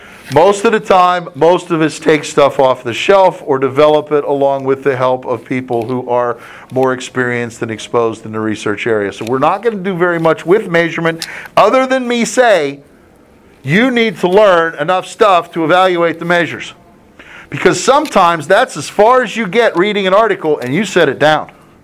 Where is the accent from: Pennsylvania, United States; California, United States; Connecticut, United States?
Pennsylvania, United States; Pittsburgh; I grew up in Pittsburgh. Pittsburgh starts out on a triangle and then it gets ugly because of hills and bridges and creeks and streams and things.